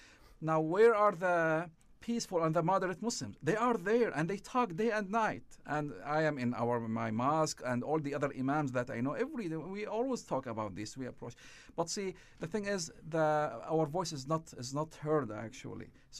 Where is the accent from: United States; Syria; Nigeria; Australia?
Syria; English is a second language; Syria is a big pain for me because I'm from Syria